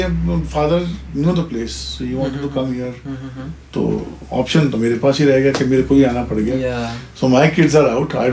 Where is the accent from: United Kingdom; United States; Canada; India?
India; Delhi; born there; No. I was born in Delhi.